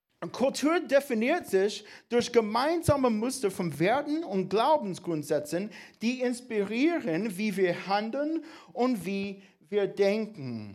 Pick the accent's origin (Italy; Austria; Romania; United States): United States; German is a second language; now in Germany; Als Amerikaner, ich habe mich für den einfachsten Weg entschieden.